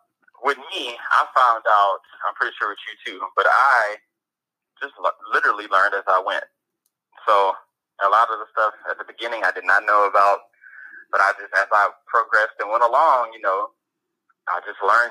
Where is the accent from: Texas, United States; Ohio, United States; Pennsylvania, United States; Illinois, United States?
Texas, United States; Port Arthur; also born or lived in Houston; yeah, and I moved to Houston when I was like 11 years old. But I'm from Port Arthur, the land of the trill.